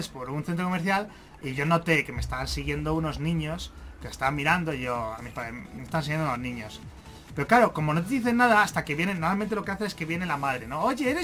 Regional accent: Spain; aunque somos españoles

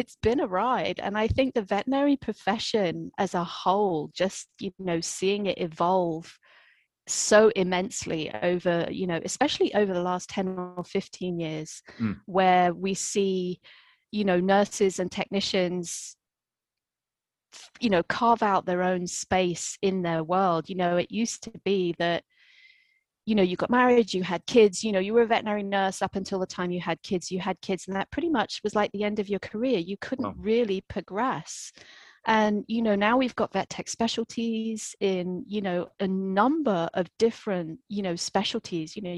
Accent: England, United Kingdom; So yeah, my career's taken me obviously from England. I'm an English trained veterinary nurse.

